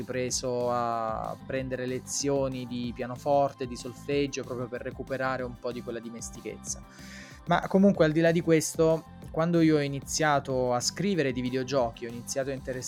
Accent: Salerno, Campania, Italy; born there; Io sono nato a Salerno, quindi insomma Firenze non era dietro l'angolo.

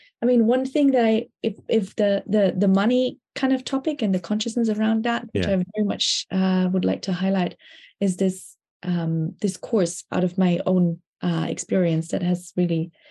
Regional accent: Germany; I'm originally from Germany.

